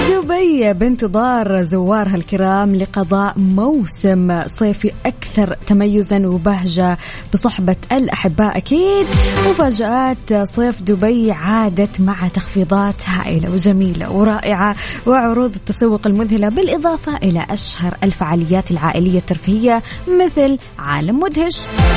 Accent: Jeddah, Makkah Province, Saudi Arabia; وكان الله في عوننا أكيد أهل جدة

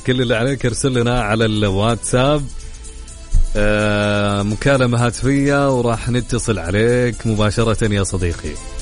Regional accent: Saudi Arabia; أنت متفائل بمستقبل الكرة إن شاء الله عندنا في السعودية؟

